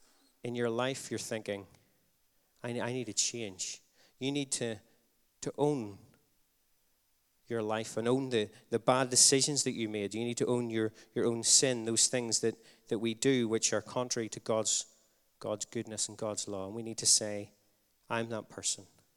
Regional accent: Carrickfergus, Northern Ireland, United Kingdom; Bangor's quite a small town. I grew up in Carrickfergus, which is a smaller town.

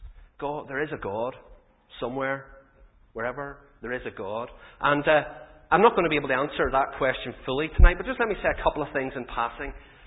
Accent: Carrickfergus, Northern Ireland, United Kingdom; I'm from Carrickfergus, so I've just come around the lock

